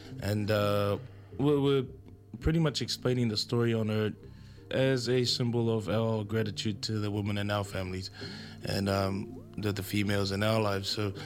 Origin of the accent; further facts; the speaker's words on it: Auckland, New Zealand; No, we're from South Auckland, so they're used to all the heavy parties that go on in the weekends.